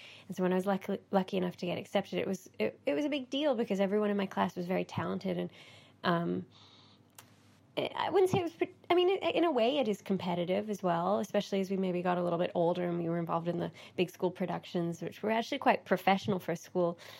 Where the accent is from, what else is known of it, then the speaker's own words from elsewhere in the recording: Toronto, Ontario, Canada; moved away as an adult; now in United Kingdom; I'm from Toronto in Canada originally, but I have lived here 11 years. I think I've picked up a few sort of slight, well, maybe English expressions or a few things. Maybe I sound very Canadian to English people